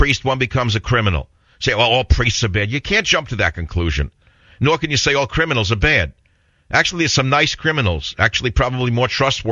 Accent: New York, United States; accent: New York; I never consciously thought I should hide my New York accent. So it turns out now I'm one of the last people on earth who speaks with a New York accent. No one in New York sounds like me.

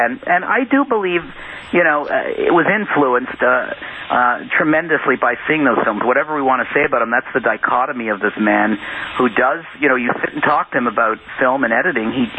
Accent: Canada; I'm a Canadian, so I can't sort of wax on about his specific...

